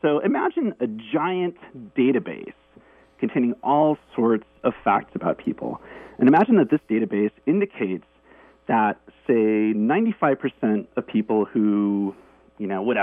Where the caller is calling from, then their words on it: San Francisco, California, United States; San Francisco.